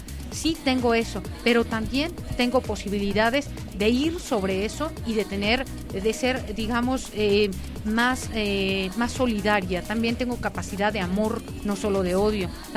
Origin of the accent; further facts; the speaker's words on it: Mexico; y soy absolutamente mexicana